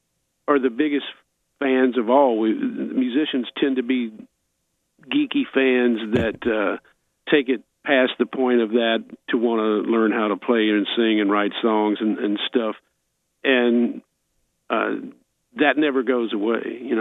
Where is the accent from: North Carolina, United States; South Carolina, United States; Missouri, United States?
North Carolina, United States; Asheville; there are parts of it that refer to growing up in Asheville, and it's a lot about my life